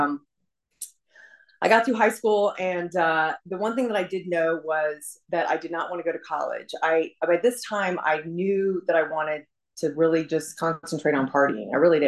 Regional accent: Virginia, United States; I was raised in Northern Virginia, not too far from here.

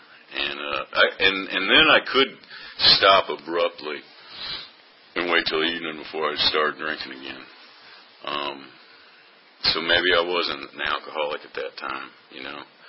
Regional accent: Midwest, United States; I grew up out in the Midwest and started drinking when I was like 14.

